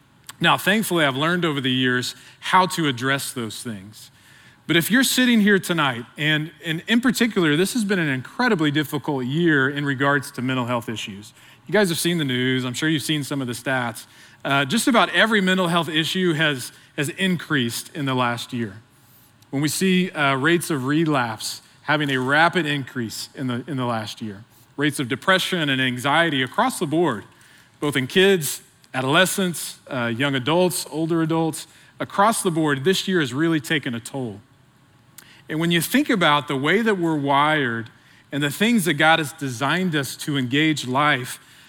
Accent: Midwest City, Oklahoma, United States; I grew up here in Oklahoma, born and raised. I'm from Midwest City, just on the other side of town.

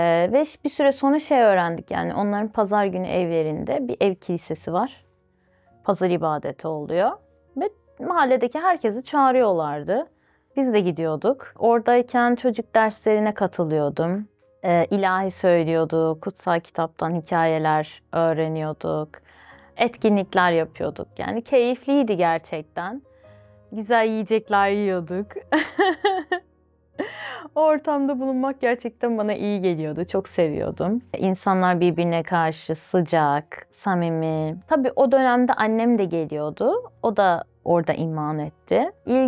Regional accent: Baku, Azerbaijan; Ben Azerbaycan'da doğdum, Bakü'de.

